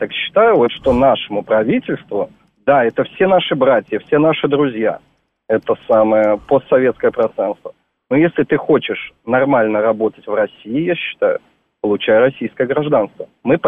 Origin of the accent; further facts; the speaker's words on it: Belarus; я сам вот из Беларуси, это сам, получил гражданство и работаю